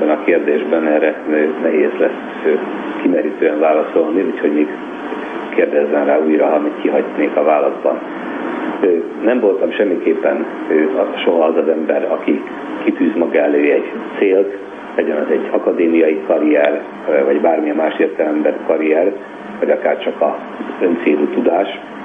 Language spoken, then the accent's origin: Hungarian; Budapest, Hungary; Én a Tabánban nőttem fel